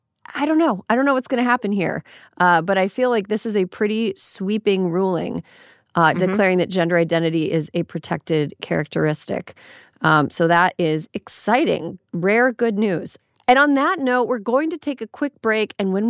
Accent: United States; Look, we are not lawyers. We're two American non-lawyers.

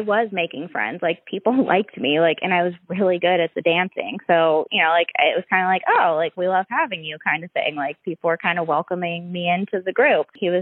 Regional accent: Mansfield, Ohio, United States; now in Columbus, United States; my dad's family is Greek. So I grew up in the Greek community in Mansfield, and I grew up Greek Orthodox.

